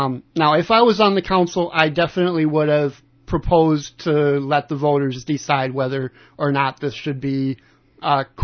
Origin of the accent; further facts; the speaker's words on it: Northfield, United States; I was born and raised in Northfield. I've lived here all my life.